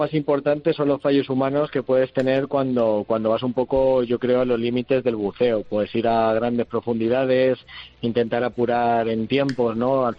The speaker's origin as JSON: {"language": "Spanish", "town": "Madrid", "region": "Community of Madrid", "country": "Spain", "said": "Para los que somos de Madrid, aunque yo no paro mucho por ahí"}